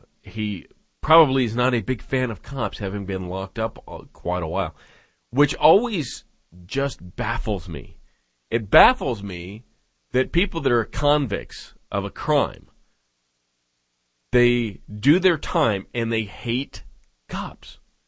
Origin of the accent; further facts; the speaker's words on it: Edmonds, Washington, United States; moved away; However, I went back to my hometown, to Edmonds, and was able to drive around and go anywhere that I wanted to, simply by recollection from when I was a little kid.